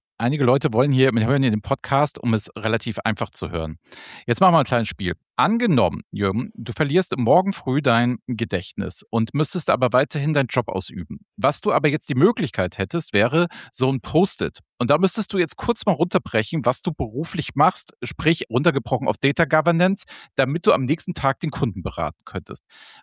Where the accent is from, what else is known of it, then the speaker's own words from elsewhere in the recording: Cologne, North Rhine-Westphalia, Germany; Als Kölner fällt am meisten immer irgendwas Privates ein.